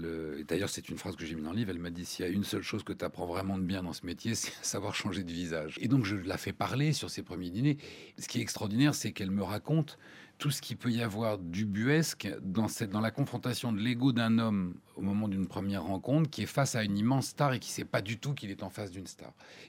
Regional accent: France; moved away as an adult; J'ai quitté la France quand j'avais 22 ans. Que même dans mon travail, j'avais envie de voyager. Mais là, je me suis dit, mais voilà, Paris est tellement la plus belle ville du monde et mon pays est tellement le plus beau pays du monde.

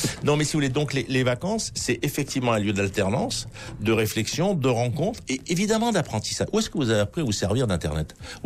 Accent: Marseille, Provence-Alpes-Côte d'Azur, France; Moi, je suis Marseillais.

